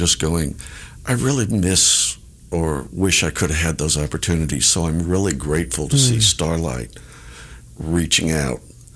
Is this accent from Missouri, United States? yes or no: yes; St. Louis, Missouri, United States; That's something I would have loved to have done growing up in St. Louis.